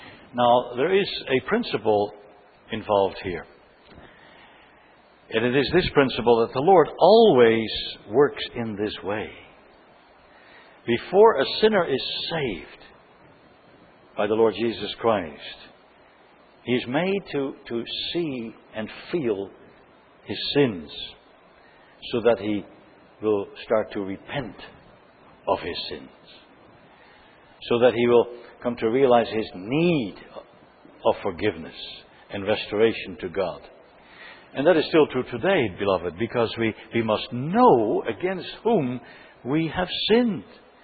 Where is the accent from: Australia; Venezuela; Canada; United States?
Canada; I'm afraid that that is true of us as a nation, as a Canadian nation, as a society, but also as a church and as families and as individuals.